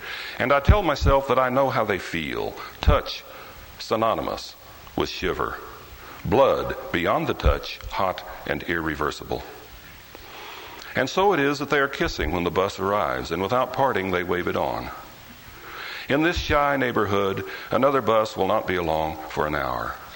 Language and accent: English; Kansas, United States; But when I grew up in Kansas, and the place you grow up in does have a hold on you of sorts.